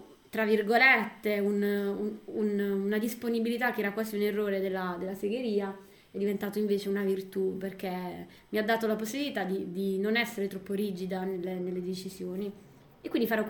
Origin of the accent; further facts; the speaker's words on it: Taranto, Apulia, Italy; ho 28 anni e vengo da Taranto.